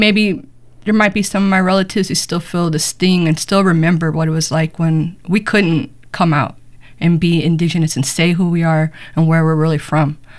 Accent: Portland, Oregon, United States; I grew up in Northeast Portland since 78. My family came to Portland.

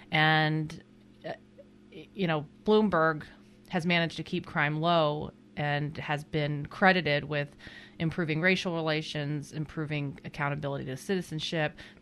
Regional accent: Wichita, Kansas, United States; also born or lived in Florida; Yeah, I grew up in Wichita, Kansas, and my parents moved our family there from southern Florida in 1977, I guess it was.

